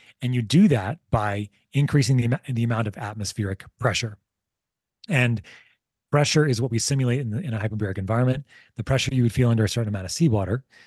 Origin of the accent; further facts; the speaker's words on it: United States; but I'm very American, you know, is what it comes down to, right?